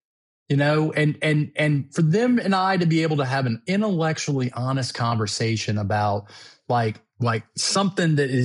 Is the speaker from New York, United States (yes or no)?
no; Louisiana, United States; And I'm like, and you know, I'm from South Louisiana.